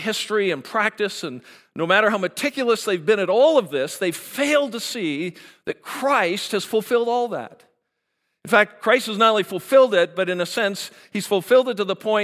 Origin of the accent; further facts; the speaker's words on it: Canada; I can stand here and say, wow, I'm Canadian. I was born a Canadian.